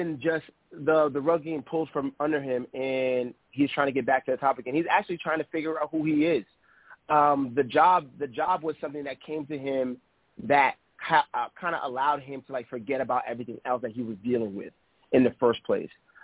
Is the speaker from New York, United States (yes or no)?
no; Boston, Massachusetts, United States; … and I are literally birthday twins. We're both from Boston.